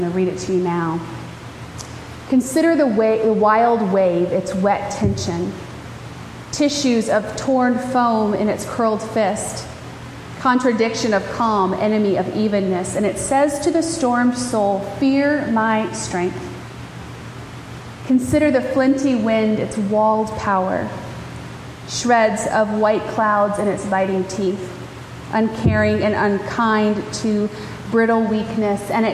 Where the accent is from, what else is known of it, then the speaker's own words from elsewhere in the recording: the South, United States; Now, I'm from the South, so we say bless your heart, and that means a myriad of things.